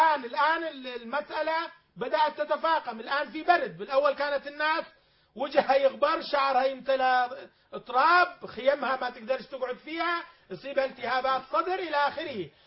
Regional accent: Syria; نحن كسوريين

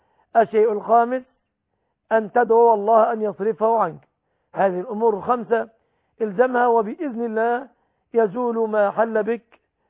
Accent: Egypt; في بلادنا مصر

